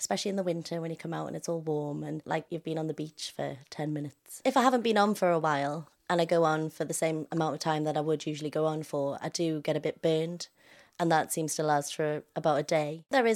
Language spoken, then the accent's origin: English; Morpeth, North East England, United Kingdom; I'm from Morpeth. I'm 24 years old.